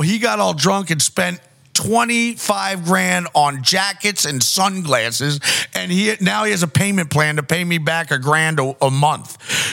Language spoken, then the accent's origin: English; Philadelphia, Pennsylvania, United States; born there; I'm 43. I'm Italian, or I'm Sicilian and Irish, and I was born in Philly over the bridge.